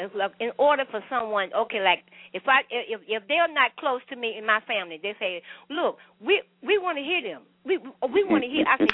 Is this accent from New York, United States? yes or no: no; South Carolina, United States; moved away; also born or lived in Washington, D.C.; I'm from South Carolina. But I left here. I am great. I left here in 68, and I went to D.C. I stayed 30 years there